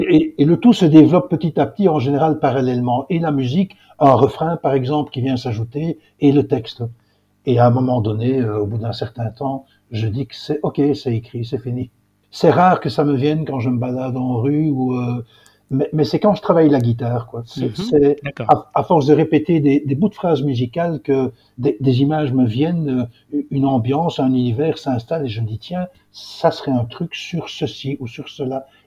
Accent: Brussels, Brussels-Capital Region, Belgium; je suis bruxellois de naissance. J'ai vécu toute mon enfance et ma jeunesse à Bruxelles, même si un peu plus tard, j'ai vécu un an en Israël. Pas dans un kibboutz, comme souvent les gens me disent, mais au contraire, dans un village palestinien

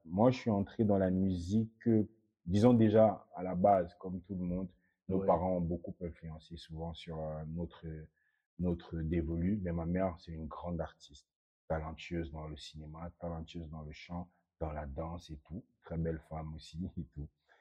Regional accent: South, Cameroon; je suis originaire du Sud et du Cameroun.

